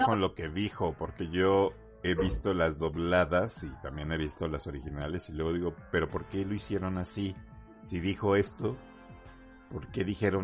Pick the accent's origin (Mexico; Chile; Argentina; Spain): Mexico; yo también me puedo poner a exigir como ciudadano mexicano